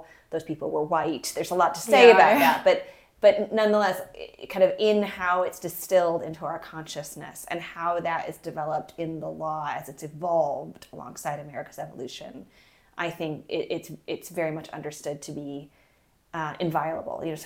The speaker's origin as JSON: {"language": "English", "country": "United States", "said": "is really hard for us, as an American to wrap my head around."}